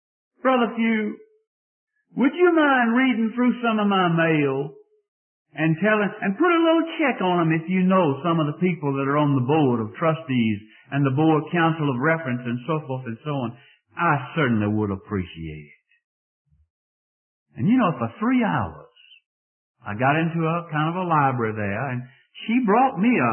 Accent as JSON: {"language": "English", "region": "Georgia", "country": "United States", "said": "Now, if I were from England, I'd say, Sam, but I'm not. I'm from North Central Georgia, so I say Psalm."}